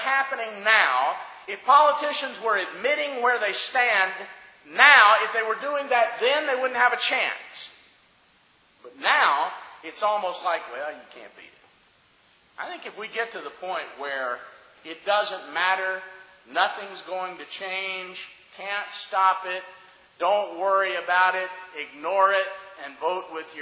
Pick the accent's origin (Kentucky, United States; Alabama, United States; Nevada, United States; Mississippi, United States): Alabama, United States; There's Wes and his parents, and we're all from Alabama.